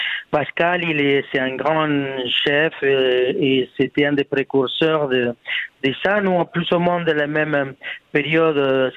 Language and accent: French; Argentina; now in France; je suis originaire d'Argentine, mais je fais pas une cuisine argentine.